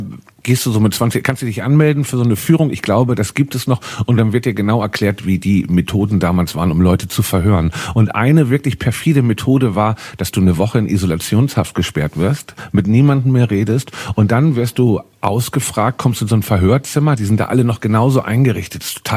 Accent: Hamburg, Germany; in meiner Heimatstadt in Hamburg.

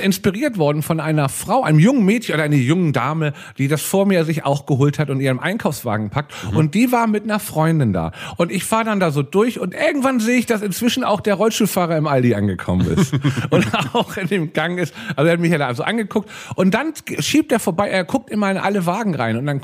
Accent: Hamburg, Germany; Aber früher war das für mich in meiner Kindheit auch noch in Hamburg

